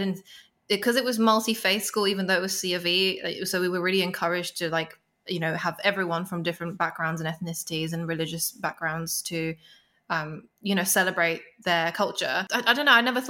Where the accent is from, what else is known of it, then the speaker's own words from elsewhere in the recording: London, United Kingdom; Growing up in London, it's super diverse, especially the school I went to was a C of E school, but you know, it was like a state C of E.